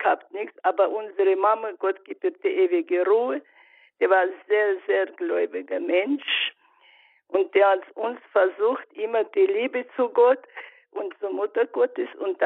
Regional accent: Ural, Russia; Ich bin, erzogen, geboren bin ich in Nordural, das war Kommendatur und alles da.

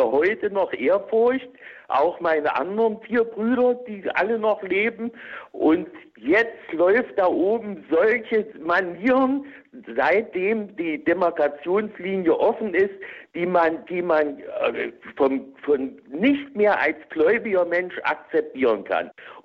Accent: Lengenfeld unterm Stein, Thuringia, Germany; Und ich werde in den nächsten Tagen 69 Jahre. Und wir hatten hier in Lengenfeld unterm Stein, in meinem Heimatort

